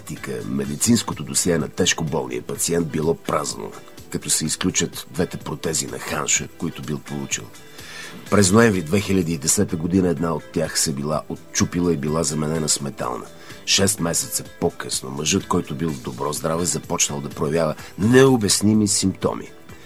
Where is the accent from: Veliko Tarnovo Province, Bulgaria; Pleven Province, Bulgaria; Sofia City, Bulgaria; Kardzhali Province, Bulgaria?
Pleven Province, Bulgaria; Pleven; Задължителното следващо представление ще бъде в моя роден град Плевен, защото там си му е мястото. Понеже в основата на този формат за момента е моята биография, моите 50 години.